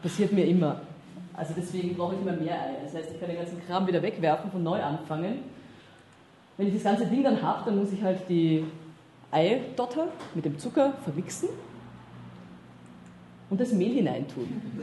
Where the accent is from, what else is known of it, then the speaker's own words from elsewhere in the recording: Vienna, Austria; Ich meine, ich bin aus Wien und deswegen kann ich ja ganz gut Kaiserschmarrn machen.